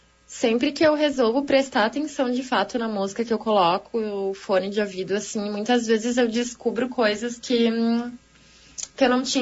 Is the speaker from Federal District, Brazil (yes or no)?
no; Caxias do Sul, Rio Grande do Sul, Brazil; eu tenho 31 anos e eu sou de Caxias do Sul.